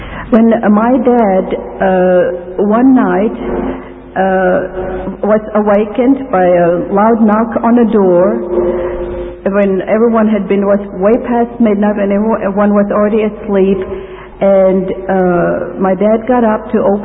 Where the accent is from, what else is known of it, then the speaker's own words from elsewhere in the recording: Ukraine; born there; English is a second language; I was born in Ukraine, in Russia, in a part of Russia. Now it's Ukraine, it's independent now.